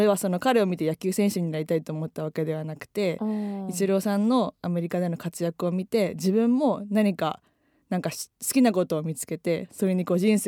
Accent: Nishinomiya, Hyogo, Japan; also born or lived in Kobe / Osaka; 神戸生まれなんですけど、育ったのは大阪とか、兵庫県西宮っていう、甲子園の近く、はい、その辺で育ちました。

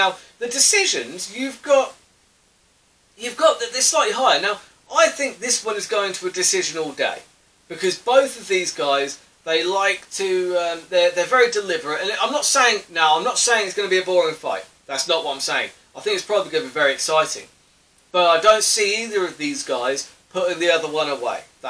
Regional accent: England, United Kingdom; I'm English, do you know what I mean?

